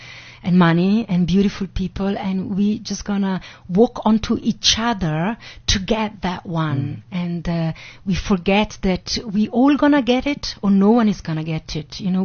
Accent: Italy; I grew up in Italy.

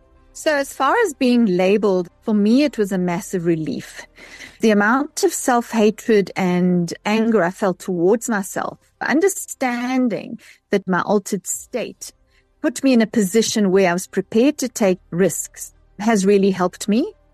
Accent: South Africa; I'm from South Africa

